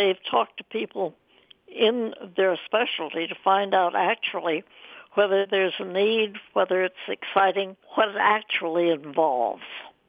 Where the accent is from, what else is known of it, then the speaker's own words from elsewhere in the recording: California, United States; born there; now in Yakima, United States; I was born in California 105 years ago, and I've lived in the Yakima Valley since 1946.